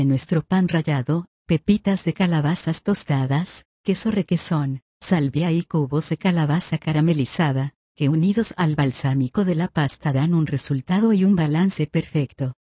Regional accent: Venezuela; moved away as an adult; also born or lived in Italy; now in Scottsdale, United States; primero en mi país de origen, Venezuela, en donde iniciaron mis estudios gastronómicos.

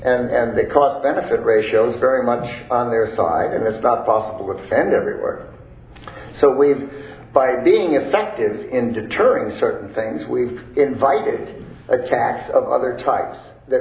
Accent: Midwest, United States; Yeah, I'm from the Midwest, and I'm a perennial optimist.

